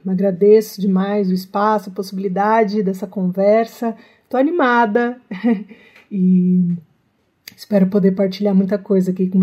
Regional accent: São Paulo, Brazil; Sou de São Paulo, cidade de São Paulo. Quando eu nasci, eu morava ali numa rua que agora virou Avenida Laguna, Travessa da João Dias, Avenida João Dias, Zona Sul de São Paulo. Morava na casa de aluguel

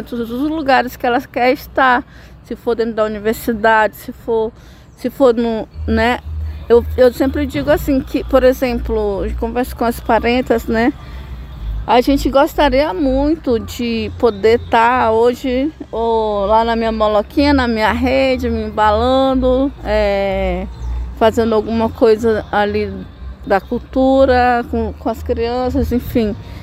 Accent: Amazon, Brazil; contextos ribeirinhos como na Amazônia, que eu sou da Amazônia, contextos extrativistas

